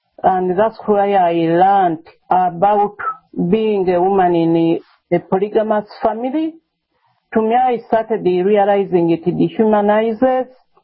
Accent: Kampala, Central Region, Uganda; I grew up in Kampala, Uganda, in a polygamous family, I would say. My father had three wives, and I was the first born in my mother's place.

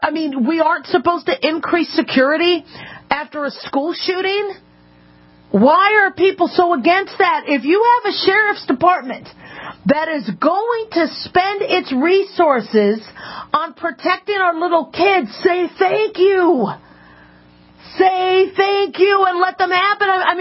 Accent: Phoenix, Arizona, United States; moved away; also born or lived in Las Vegas; I grew up in Maricopa County. I grew up in Phoenix. And, I moved to Vegas in 81, but back and forth between Phoenix and Vegas we lived.

